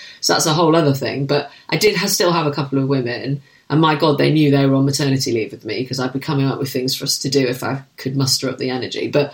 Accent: Manchester, North West England, United Kingdom; I'm a Mancunian.

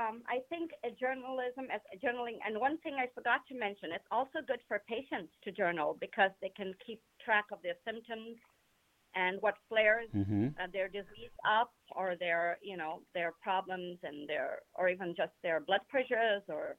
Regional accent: India; born there; And even though I was born in India, I didn't grow up there. So I cannot read Hindi, though I can speak it and understand it.

